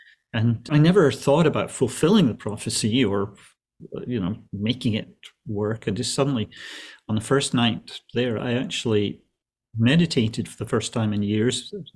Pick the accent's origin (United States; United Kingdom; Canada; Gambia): United Kingdom; Scotland; I grew up in Scotland.